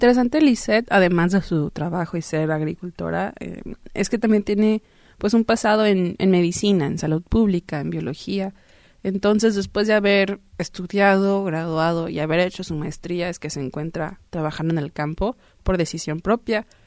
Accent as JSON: {"language": "Spanish", "country": "Mexico", "tie": "born or raised there", "lives_now": "United States", "said": "yo nací y crecí en México"}